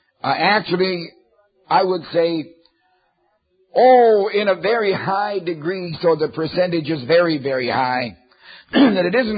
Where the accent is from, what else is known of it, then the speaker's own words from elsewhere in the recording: Alberta, Canada; fact is, I was born in southern Alberta, but there's no problem understanding the way I speak that I come from the West.